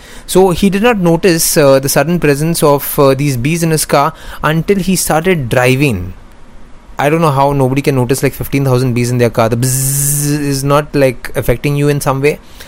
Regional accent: India; I'm not going to call him Prince because he's not my Prince, I'm from India.

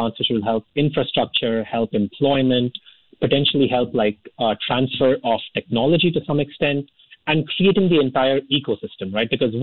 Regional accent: India; being Indian myself

